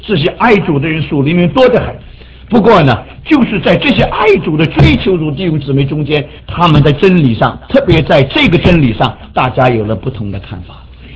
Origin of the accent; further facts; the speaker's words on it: China; 我们中国人